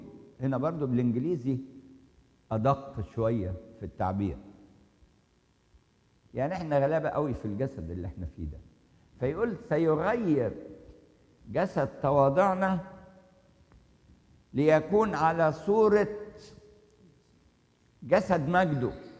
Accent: Egypt; احنا اصلا مصريين، لو رحنا بلد مثلا احنا هنا مهاجرين

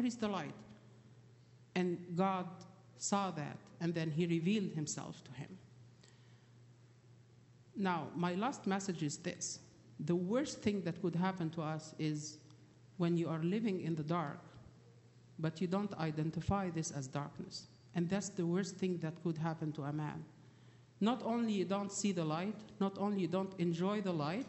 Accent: Alexandria, Alexandria Governorate, Egypt; When I grew up in Egypt, in Alexandria, we were used to see the power outage happening a lot, actually.

